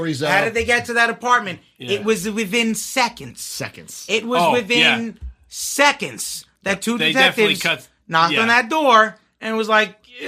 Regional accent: Howard Beach, New York, United States; I grew up in Howard Beach. And if anyone knows Howard Beach, that's where John Gotti's from.

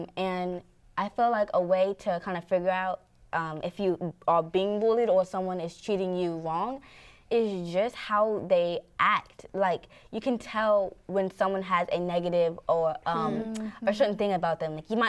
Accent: Alabama, United States; I'm 15. I'm from Alabama and also excited to be here.

